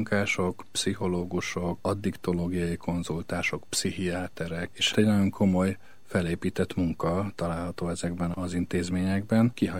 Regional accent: Eger, Heves, Hungary; Egri származású vagyok, és amikor 10 éves diák voltam

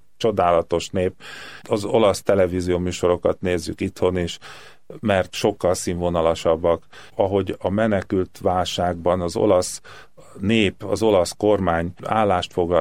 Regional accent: Budapest, Hungary; also born or lived in Vienna; Itt születtem, Hűvösvölgyi úti otthonunkba, ahol édesapámékkal éltünk. Ide jártam óvodába, általános iskolába, aztán gimnáziumba elkerültem, de aztán ide jöttem haza, aztán Bécsbe kerültem.

